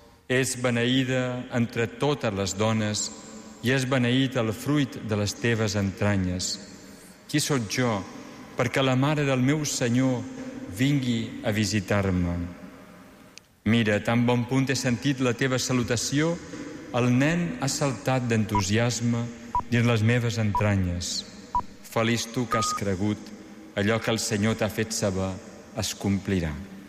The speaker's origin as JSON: {"language": "Catalan", "region": "Balearic Islands", "country": "Spain", "said": "A Mallorca, la terra des d'on soc, és molt costum a les esglésies, els dies abans de la Mare de Déu d'agost, posar el llit de la Mare de Déu"}